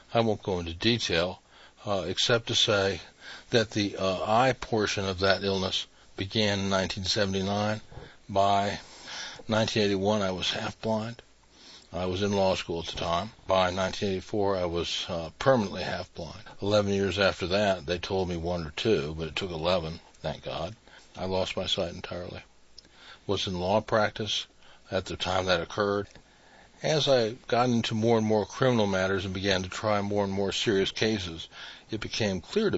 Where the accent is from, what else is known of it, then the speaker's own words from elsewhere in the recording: Iowa City, Iowa, United States; born there; I was born in Iowa City, Iowa. My father was employed by the Veterans Administration, so we traveled all over the eastern United States.